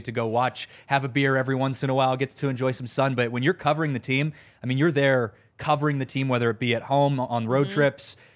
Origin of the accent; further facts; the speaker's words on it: Seattle, Washington, United States; growing up in Seattle, going to a lot of Mariners games